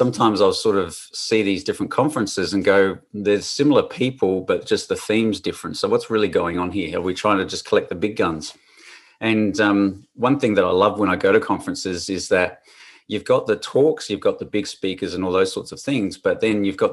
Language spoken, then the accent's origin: English; Adelaide, South Australia, Australia; I am from Adelaide, Australia, and definitely being able to help people in my home state.